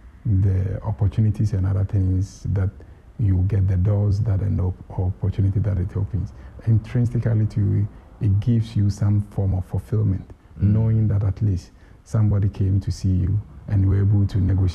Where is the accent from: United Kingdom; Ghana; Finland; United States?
Ghana; Kumasi, Ashanti; Then Ahinsan Estates, Salisbury, because I'm also a Kumasi High School boy.